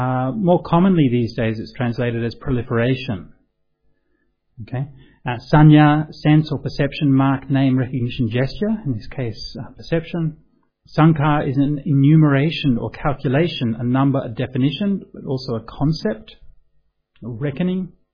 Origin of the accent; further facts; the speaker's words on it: Australia; Maybe coming from a particular culture, right? I'm Australian, right? G'day, mate. So I identify with that, right?